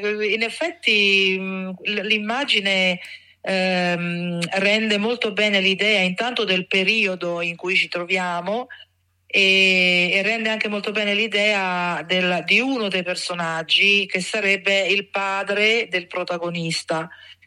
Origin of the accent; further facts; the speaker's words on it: Sora, Lazio, Italy; born there; now in Novara, Italy; sono nata a Sora, quindi sono originaria della Ciociaria e da un po' di anni mi trovo a Novara